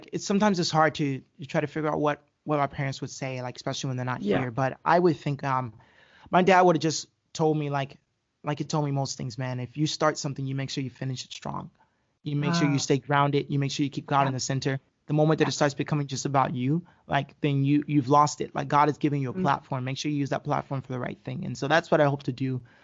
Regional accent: Hawaii, United States; growing up in Hawaii, you do assume in a sense that, you know, there's not as much racism in Hawaii

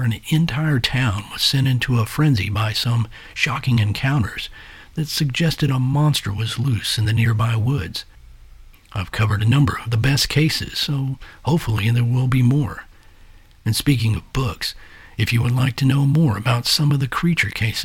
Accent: Missouri, United States; Specifically, I'm referring to cases such as that of Momo in my home state of Missouri that have a relatively short but intensive number of sightings.

